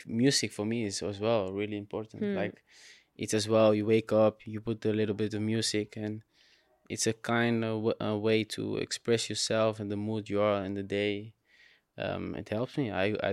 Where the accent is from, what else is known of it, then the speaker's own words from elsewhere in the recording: Barcelona, Catalonia, Spain; Yeah, I grew up in Barcelona.